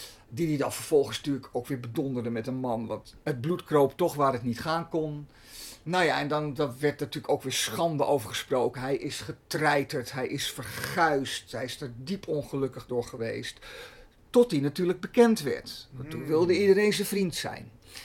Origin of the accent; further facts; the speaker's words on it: Amsterdam, North Holland, Netherlands; born there; Ik ben een geboren Amsterdammer, ja.